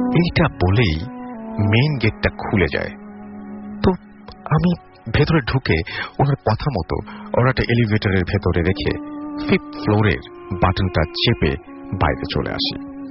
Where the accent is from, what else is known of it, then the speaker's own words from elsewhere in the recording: Raozan, Chittagong Division, Bangladesh; now in Netherlands; আমার দেশের বাড়ি চিটাগংয়ের রাউজানে। আমি হল্যান্ডে থাকি, হল্যান্ডে একটা ইউনিভার্সিটিতে আমি applied science and international business নিয়ে পড়ছি।